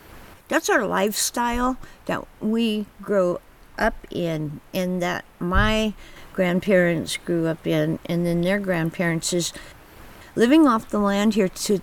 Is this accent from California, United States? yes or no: yes; Happy Camp, California, United States; I was born and raised on the Klamath River. I was raised in Happy Camp by my grandparents